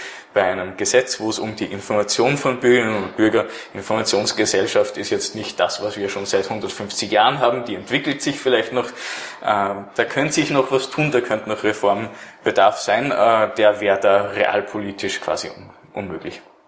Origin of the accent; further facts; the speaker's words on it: Austria; Als Österreicher ist man nicht gewohnt, gleich den Rechtsweg zu bestreiten